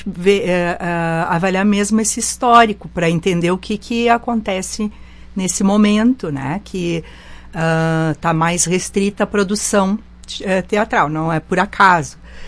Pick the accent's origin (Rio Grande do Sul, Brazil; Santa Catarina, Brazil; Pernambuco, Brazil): Rio Grande do Sul, Brazil; Nova Prata; now in Caxias do Sul, Brazil; Eu venho de Nova Prata.